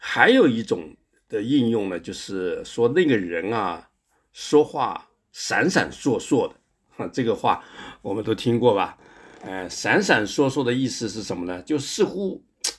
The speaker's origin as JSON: {"language": "Chinese", "country": "Taiwan", "said": "还有我从台湾来的哈"}